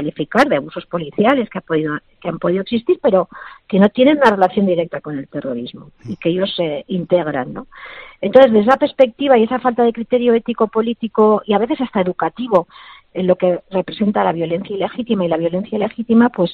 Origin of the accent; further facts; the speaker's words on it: Basque Country, Spain; Que como vascos, pues el terrorismo no nos representaba